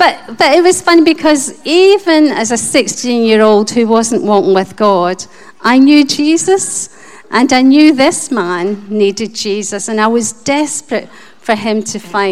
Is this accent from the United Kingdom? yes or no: yes; Scotland, United Kingdom; born there; So, obviously from the accent, I was born in Scotland into a large family. I've got three brothers and two sisters, and I'm the second youngest of that family.